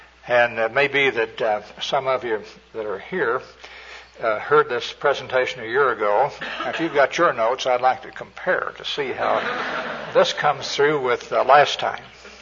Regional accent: Oak Grove, Missouri, United States; born there; I was born in Jackson County, right out of Kansas City, and a place on the water tower, it says Oak Grove.

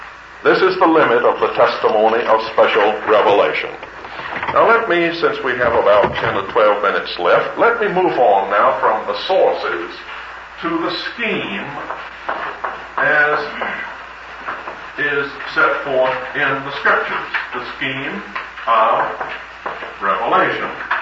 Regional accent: South Carolina, United States; also born or lived in Birmingham; Those of us from the east, southeast, such as I am, in South Carolina, We don't have a whole lot in my hometown, but I lived for a long time in a city in the South.

